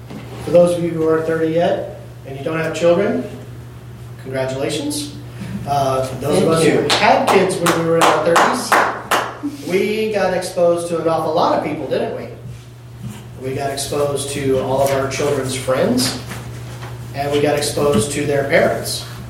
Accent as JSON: {"language": "English", "town": "Hazelwood", "country": "United States", "tie": "born or raised there", "said": "That's 700 people that I had influence on in my little town growing up in Hazelwood."}